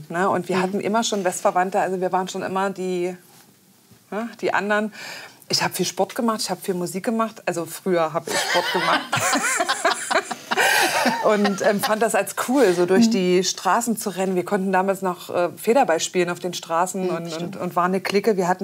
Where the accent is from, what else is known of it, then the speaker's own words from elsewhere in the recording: Oschersleben, Saxony-Anhalt, Germany; born there; Ich bin geboren in Oschersleben bei Magdeburg. Mhm. Also habe auch das Sachsen in meiner Geburt, kommt nur noch das Anhalt hinten dran. Und wir haben dann viele Jahre im Brandenburgischen gewohnt, dort, wo es jetzt die Wölfe gibt.